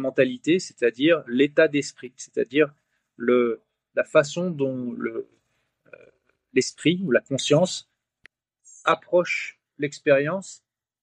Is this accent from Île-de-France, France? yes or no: no; Brittany, France; Je suis breton d'origine